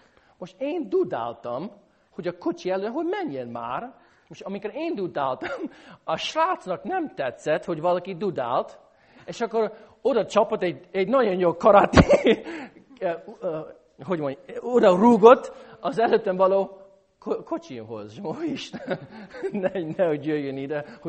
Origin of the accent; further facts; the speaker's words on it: St. Louis, Missouri, United States; amikor én felnőttem St. Louis-ban, hogy mi jártuk a magyar katolikus templomban